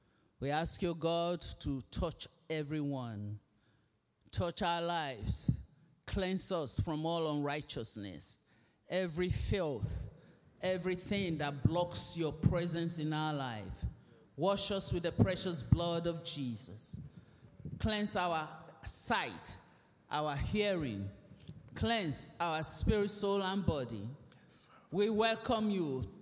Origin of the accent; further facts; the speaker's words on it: Nigeria; accent: Nigerian; English is a second language; moved away; Just like I'm speaking now, you say, my accent is what? Nigerian. Even though I've lived here more than some of you were born.